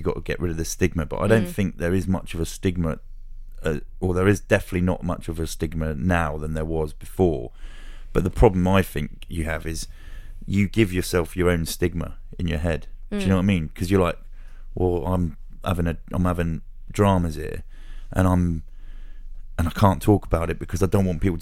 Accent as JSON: {"language": "English", "town": "Luton", "region": "East of England", "country": "United Kingdom", "tie": "born or raised there", "said": "Well, I grew up in Luton, yeah."}